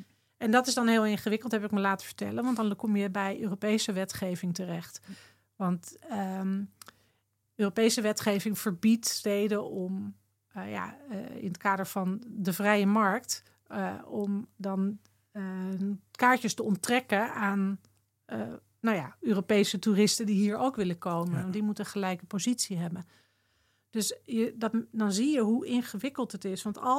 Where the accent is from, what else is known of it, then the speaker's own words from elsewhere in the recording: Amsterdam, North Holland, Netherlands; dat wij als Amsterdammers ook een verantwoordelijkheid hebben om die stad te dragen